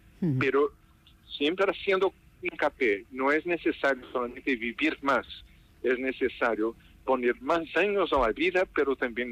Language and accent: Spanish; Brazil; Yo como brasileño lo puedo decir, es un horror en realidad lo que se pasa